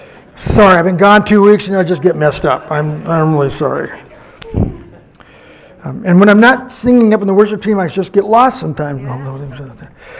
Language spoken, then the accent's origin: English; Turtle Lake, United States; I was talking to the kids from my hometown, Turtle Lake. Now, here's something significant. Turtle Lake has 500 people in it.